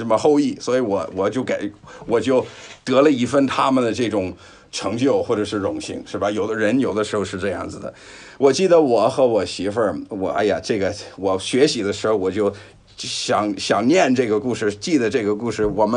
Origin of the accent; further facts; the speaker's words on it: United States; 特别是我们美国人，因为都是混血的